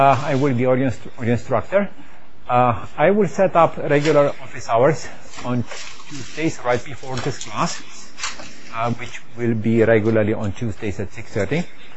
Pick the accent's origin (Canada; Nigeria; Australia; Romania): Romania; accent: Eastern European; English is a second language; now in United States; I'm originally from Romania. This is where you hear my Eastern European accent.